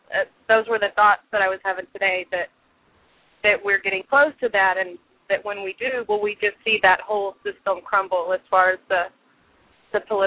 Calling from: Houston, Texas, United States; I'm calling from Houston.

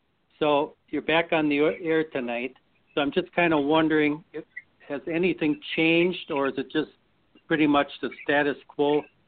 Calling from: Wisconsin, United States; Hi, Dave. … from Wisconsin.

